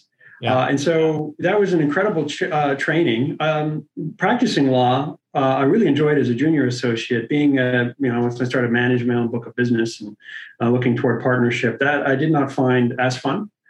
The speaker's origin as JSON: {"language": "English", "town": "Seattle", "region": "Washington", "country": "United States", "tie": "born or raised there", "said": "I grew up here in the Seattle area and moved back very year to get back to the climate. And I have family here."}